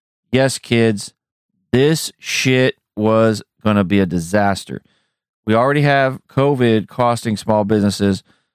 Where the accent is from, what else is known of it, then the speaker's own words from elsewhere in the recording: California, United States; Now, this is this happened in my home state.